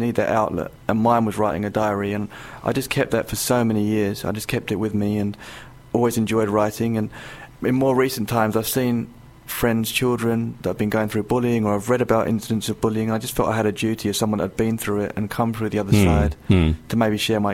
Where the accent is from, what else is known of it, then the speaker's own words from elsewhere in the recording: East of England, United Kingdom; As you say, I mean, I've been born and raised in Essex. I'm a local Essex lad.